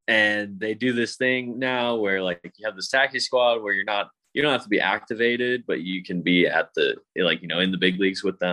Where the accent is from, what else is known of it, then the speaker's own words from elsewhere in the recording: Massachusetts, United States; Not a huge basketball fan, but Celtics are, you know, obviously my hometown team.